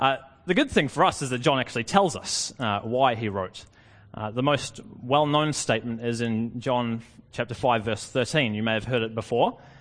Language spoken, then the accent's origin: English; New Zealand; now in Australia; It's been a good few years to be a New Zealander living in Australia, that's for sure.